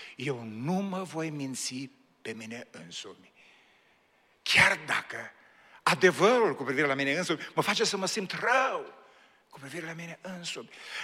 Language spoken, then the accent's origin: Romanian; Bucovina, Romania; Eu vin din Bucovina, am copilărit în Bucovina